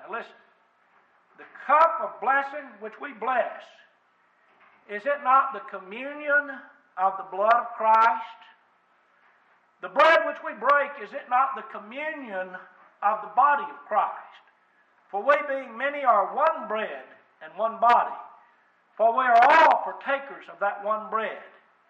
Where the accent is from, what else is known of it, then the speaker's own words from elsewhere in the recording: Texas, United States; And here I was from Texas. What do we have in common? My daddy was a log hauler.